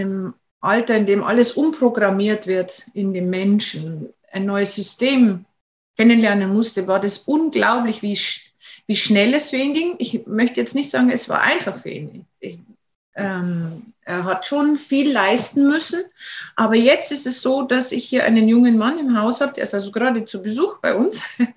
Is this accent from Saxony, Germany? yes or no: no; Bavaria, Germany; now in Denmark; Wir haben es versucht, in Deutschland zu lernen. Wir sind ja aus Bayern